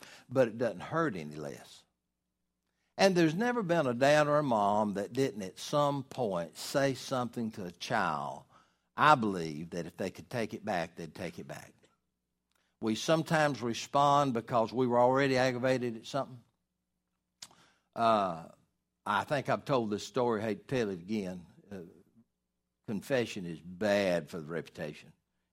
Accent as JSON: {"language": "English", "country": "United States", "said": "So I'm thankful for all that is mine as an American"}